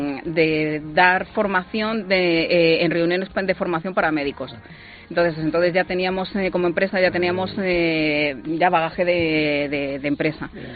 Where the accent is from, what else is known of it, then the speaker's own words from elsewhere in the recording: El Pardo, Community of Madrid, Spain; yo soy del Pardo de toda la vida